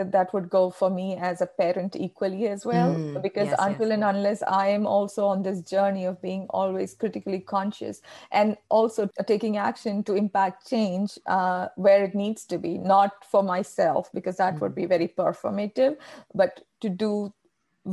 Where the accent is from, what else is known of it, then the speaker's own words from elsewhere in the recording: Kerala, India; first language Malayalam; So my mother tongue is Malayalam, you know, the songs that she likes.